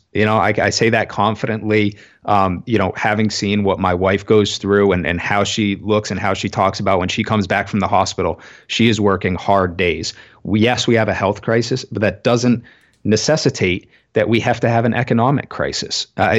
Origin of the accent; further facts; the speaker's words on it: Maine, United States; In my home state of Maine